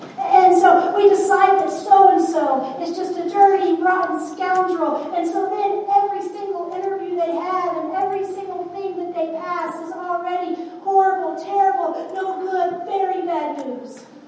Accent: Texas, United States; I'm a Texan. You know this. And as a Texan, it is my natural born duty to like any Texas college better than I like the University of Oklahoma.

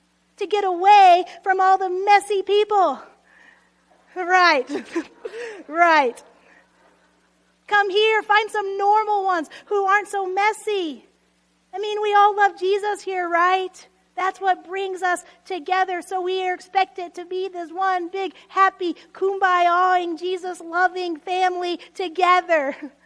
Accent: Texas, United States; I came from Texas. I was like, where have I landed?

